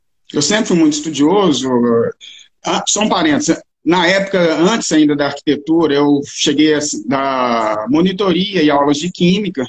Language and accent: Portuguese; Minas Gerais, Brazil; Então, sou de Minas e venho de uma família da área de medicina e de bioquímica.